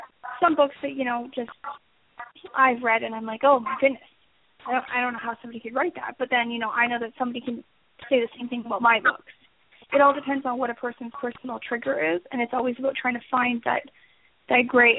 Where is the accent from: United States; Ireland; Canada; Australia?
Canada; Like, I'm Canadian, and it happens here.